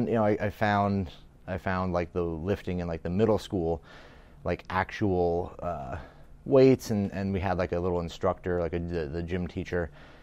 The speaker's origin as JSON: {"language": "English", "region": "Montana", "country": "United States", "tie": "born or raised there", "said": "so I grew up in Montana the whole time, lived in this log cabin."}